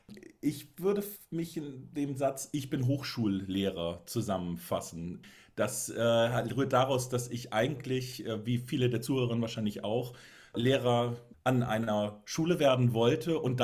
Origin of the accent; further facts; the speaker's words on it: Buxtehude, Lower Saxony, Germany; Ich komme nämlich ehrlicherweise aus Buxtehude.